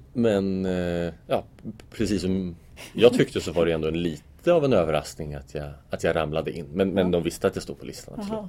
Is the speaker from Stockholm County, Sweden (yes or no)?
yes; Tyresö, Stockholm County, Sweden; Jag har bott i Tyresö egentligen stora delar av mitt liv. Mm. Mina föräldrar flyttade hit när jag var 5, så att jag är uppväxt i Öringe. Har gått på dagis på Sagan. Jag har gått i skolan i Stimmet, föräldskolan. Och gått på gymnasiet på Tyresö gymnasium.